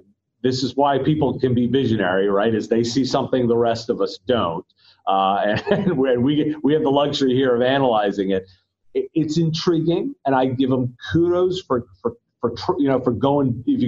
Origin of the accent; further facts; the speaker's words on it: Washington, District of Columbia, United States; I'd be remiss if I didn't say I'm from the Washington, D.C. area.